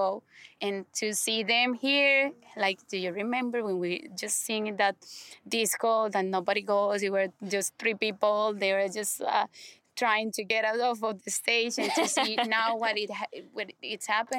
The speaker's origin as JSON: {"language": "English", "country": "Colombia", "said": "I'm from Colombia"}